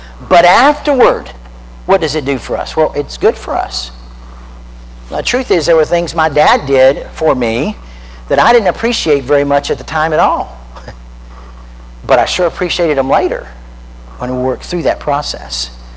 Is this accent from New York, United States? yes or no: no; Florida, United States; Now remember, I grew up in Central Florida. They don't have freezes very often